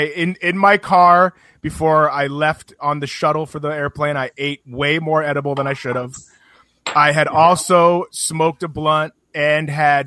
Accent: Boise, Idaho, United States; born there; I was actually born in Boise, Idaho, much to the chagrin of a lot of my friends

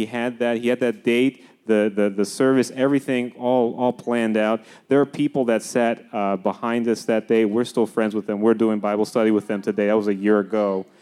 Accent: the South, United States; I'm from the South. I don't do all this parallel parking.

